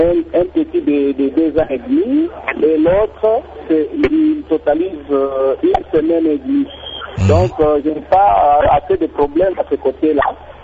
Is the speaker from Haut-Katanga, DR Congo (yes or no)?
yes; Lubumbashi, Haut-Katanga, DR Congo; Mais ici chez nous, à Lubumbashi, on mange les boukari